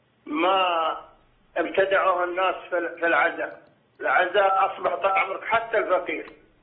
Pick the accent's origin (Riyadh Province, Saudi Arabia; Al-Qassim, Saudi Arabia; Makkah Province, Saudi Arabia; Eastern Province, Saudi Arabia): Makkah Province, Saudi Arabia; Taif; ويجون جماعة المريض من الرياض وإحنا من أهل الطائف ويجون